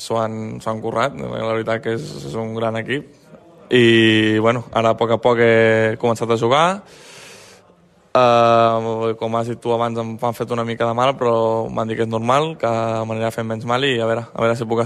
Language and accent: Catalan; Sabadell, Catalonia, Spain; som de Sabadell, que som del mateix joc, que vivim al mateix joc